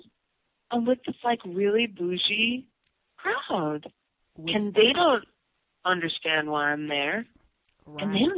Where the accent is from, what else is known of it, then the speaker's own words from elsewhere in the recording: Los Angeles, California, United States; Jam, they brought us all to Los Angeles. And you would think that I would be psyched, right? Like, oh, my hometown, I'm gonna be taping Def Jam.